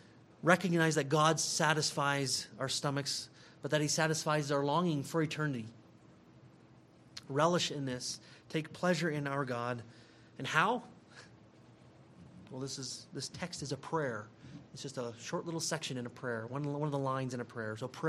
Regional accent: Midwest, United States; As I come here from the Midwest, it's kind of boring there.

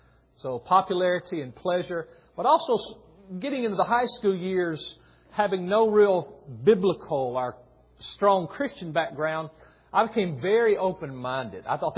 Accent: Lawrenceburg, Tennessee, United States; I grew up in Lawrenceburg, Tennessee, in an unchristian home.

